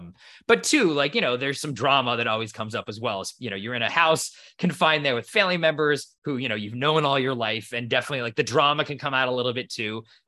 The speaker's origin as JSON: {"language": "English", "region": "East Coast", "country": "United States", "tie": "born or raised there", "said": "because I grew up in the East Coast of the U.S. where there were very distinct seasons"}